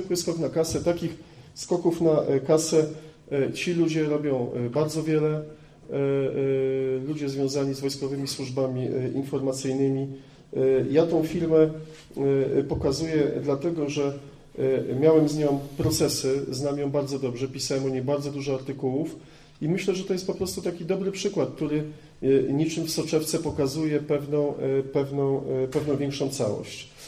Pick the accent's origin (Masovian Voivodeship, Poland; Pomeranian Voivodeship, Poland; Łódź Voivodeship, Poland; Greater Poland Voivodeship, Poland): Masovian Voivodeship, Poland; Warsaw; moved away as an adult; now in Biała Podlaska, Poland; wyjechałem z Warszawy, ja pochodzę z wielopokoleniowej rodziny warszawskiej, która jakimś cudem przeżyła powstanie. Wyjechałem na Podlasie po skończeniu studiów za moją żoną, która jest Bialczanką